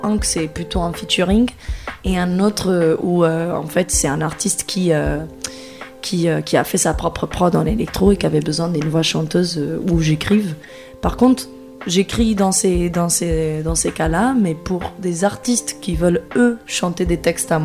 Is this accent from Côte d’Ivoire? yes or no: no; Portugal; French is a second language; now in France; je suis portugaise de base. Je suis arrivée en France en 2012. Je me retrouve en France aujourd'hui